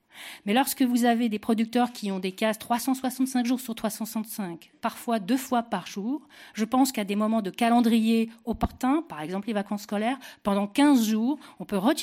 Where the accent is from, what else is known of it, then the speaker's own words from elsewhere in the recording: France; On a deux chances incroyables. On est français. Notre culture est admirée dans le monde entier.